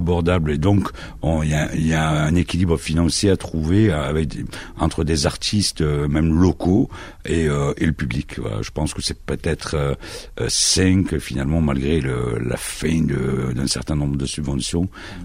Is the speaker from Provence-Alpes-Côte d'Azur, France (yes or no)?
yes; Marseille, Provence-Alpes-Côte d'Azur, France; born there; Moi, je suis un fils d'immigré, je suis né à Marseille, mais je suis un fils d'immigré maghrébin